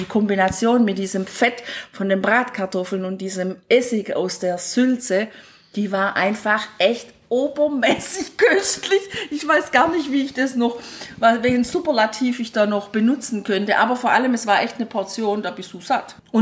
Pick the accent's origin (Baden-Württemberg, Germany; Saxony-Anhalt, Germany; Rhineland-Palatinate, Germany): Baden-Württemberg, Germany; Bad Urach; an meine Heimatstadt, wo ich aufgewachsen bin, Bad Urach